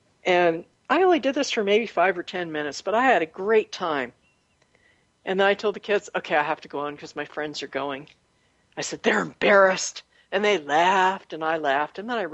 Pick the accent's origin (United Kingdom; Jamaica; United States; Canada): United States; California; But I grew up near San Francisco, so, you know, I used to go and look at the hippies.